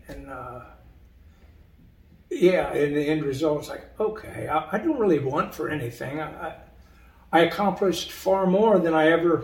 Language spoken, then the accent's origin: English; Indiana, United States; I'm some guy from Indiana that grew up in the cornfields.